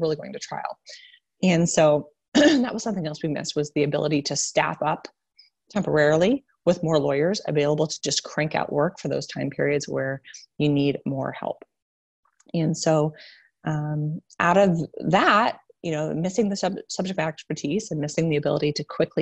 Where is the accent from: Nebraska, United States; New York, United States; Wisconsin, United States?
Nebraska, United States; So I grew up in Nebraska in a really small town